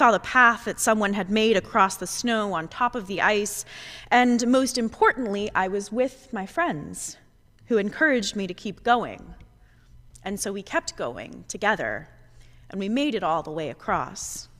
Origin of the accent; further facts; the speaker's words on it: Texas, United States; given that I am from Texas, is not many, but has increased vastly this winter.